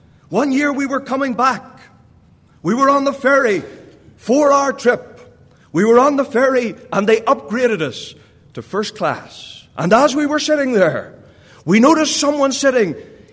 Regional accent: Ireland; And originally, I'm from Ireland.

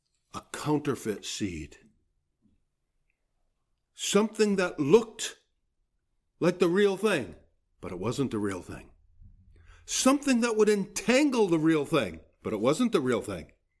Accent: United States; Okay, that's a paint company down here in the States. I grew up in the States.

